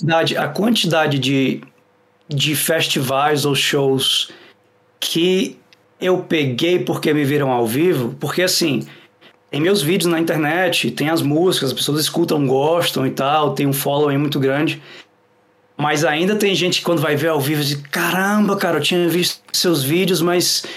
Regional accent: Fortaleza, Ceará, Brazil; Eu sou de Fortaleza, Ceará.

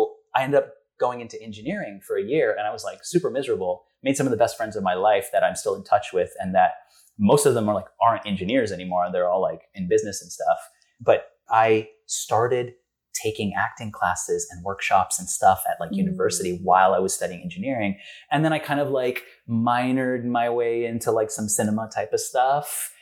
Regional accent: Canada; Like I never say that because I'm Canadian.

